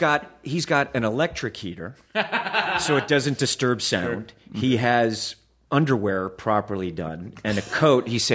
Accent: the South, United States; you know, Mr. Hoffman, I was raised in the South.

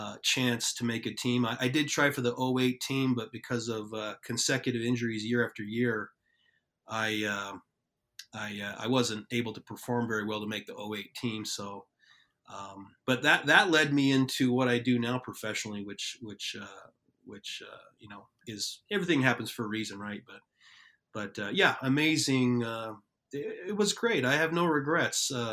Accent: United States; They just know I'm from the United States.

